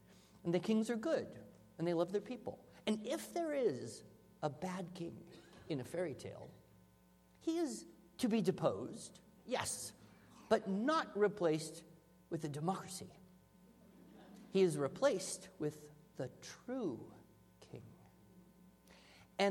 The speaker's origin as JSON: {"language": "English", "country": "United States", "tie": "born or raised there", "said": "I am an American. I was educated in American public schools."}